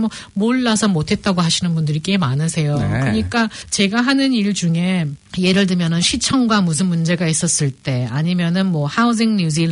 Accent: South Korea; now in New Zealand; 저는 네. 한국 사람이기 때문에

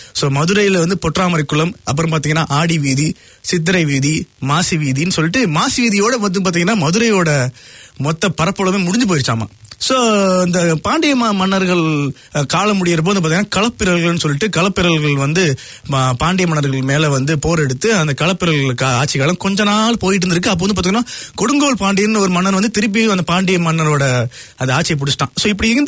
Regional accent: Madurai, Tamil Nadu, India; நானும் மதுரக்காரன் தான்டா

